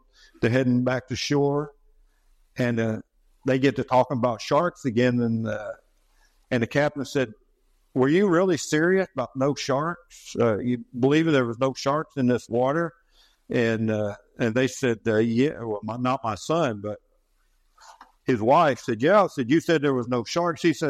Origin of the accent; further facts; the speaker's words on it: West Virginia, United States; I'd never been there. I'm from West Virginia. You know, we got creeks and things like that. But we don't have anything like lakes or maybe small ones.